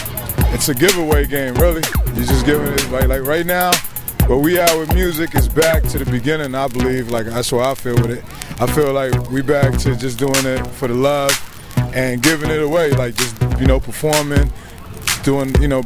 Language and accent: English; Bronx, New York, United States; Shit, I'm from the Bronx. I'm definitely an original B-boy.